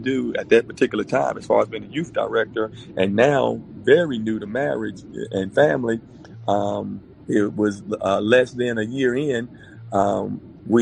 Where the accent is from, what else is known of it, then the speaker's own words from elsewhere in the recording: North Carolina, United States; And so I wasn't really too happy about going back to Alamance County, where I was fr